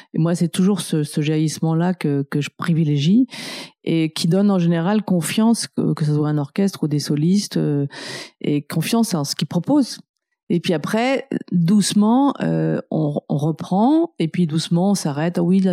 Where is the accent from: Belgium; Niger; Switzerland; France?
France; Paris, Île-de-France; born there; Alors, moi, je suis née à Paris.